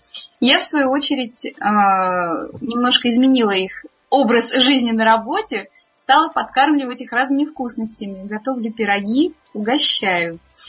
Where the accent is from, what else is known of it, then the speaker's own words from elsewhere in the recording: Voronezh, Voronezh Oblast, Russia; Я из Воронежа.